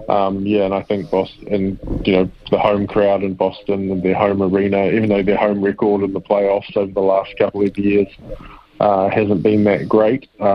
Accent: New Zealand; being a Kiwi

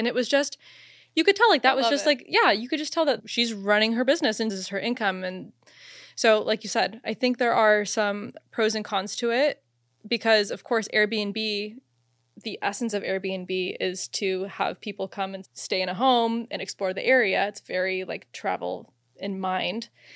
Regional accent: Phoenix, Arizona, United States; like I'm from Phoenix, Arizona, and there, all these houses are just getting bought up

